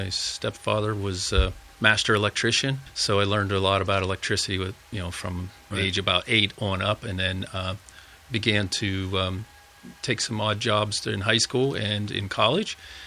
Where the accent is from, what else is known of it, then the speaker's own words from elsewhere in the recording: Pennsylvania, United States; Yes, I grew up here in Bedford County.